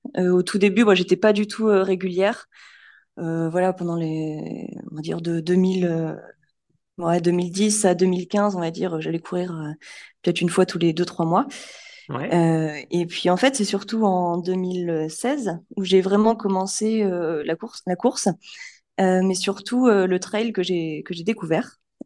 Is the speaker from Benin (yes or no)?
no; Cherbourg, Normandy, France; j'ai 32 ans et je suis originaire de Cherbourg, donc c'est en Normandie. Je suis architecte de formation, donc j'ai fait mes études à Paris et à Rouen.